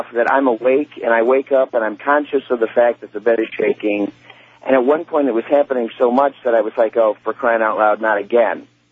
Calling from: Chicago, Illinois, United States; I'm calling from Chicago, listening to WLSAM in Chicago.

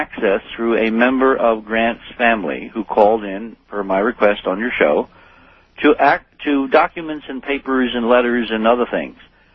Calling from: New York, United States; But it's not L.A., it's not New York, and I'm speaking from New York.

